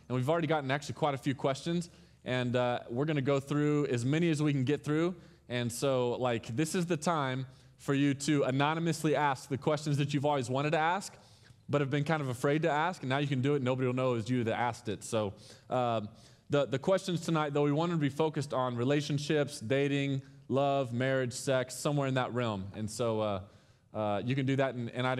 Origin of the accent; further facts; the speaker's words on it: Texas, United States; moved away; I'm, if you don't know this, I'm from Texas. This is my first winter in the Midwest.